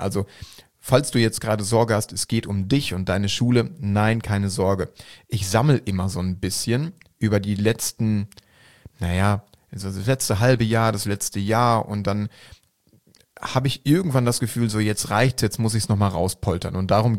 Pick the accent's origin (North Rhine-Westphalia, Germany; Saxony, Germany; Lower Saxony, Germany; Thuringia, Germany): North Rhine-Westphalia, Germany; ich komme aus dem Ruhrgebiet, ich mache das jetzt einfach mal, ne?